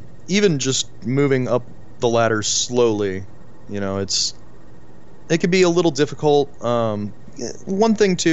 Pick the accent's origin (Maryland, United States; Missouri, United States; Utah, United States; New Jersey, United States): Missouri, United States; St. Louis; now in Denver, United States; I'm St. Louis boy, born and raised a little bit deeper in St. Louis, moved out to the county as I got older